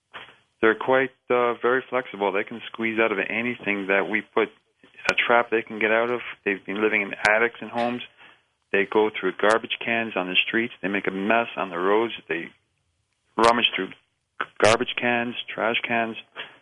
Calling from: Toronto, Ontario, Canada; I'm calling from Toronto.

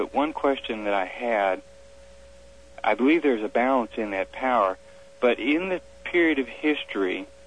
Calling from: Fort Smith, Arkansas, United States; From Fort Smith, Arkansas.

